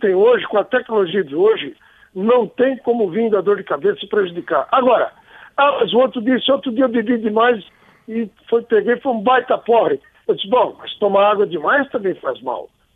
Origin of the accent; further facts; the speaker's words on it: Gravatal, Santa Catarina, Brazil; Eu me criei lá em Gravatal, em Santa Catarina, o meu avô fazia vinho, meu pai fazia vinho, era produtor de vinho